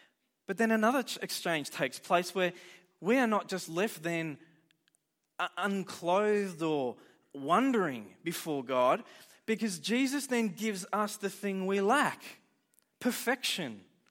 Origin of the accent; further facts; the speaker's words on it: Melbourne, Victoria, Australia; now in Albury, Australia; I come from Melbourne originally, then I've been in Albury-Wodonga area for some time after that.